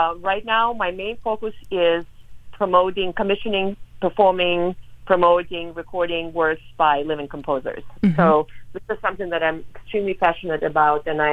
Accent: Kharkiv, Kharkiv Oblast, Ukraine; English is a second language; now in United States; I was born in Kharkiv, Ukraine. Many people now have heard of Kharkiv because it's been bombed for more than 8 months. Mm-hmm. But that's where I grew up, in eastern Ukraine.

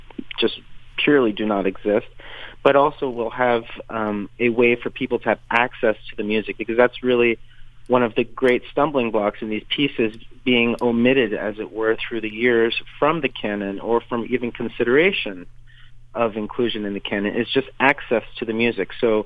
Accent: Miami, Florida, United States; also born or lived in Cleveland; Well, I'm a Cuban-American, and I grew up in Miami, Florida, and went to arts middle school and arts high school there at the New World School of the Arts. And then I moved from sunny Miami to very snowy Cleveland

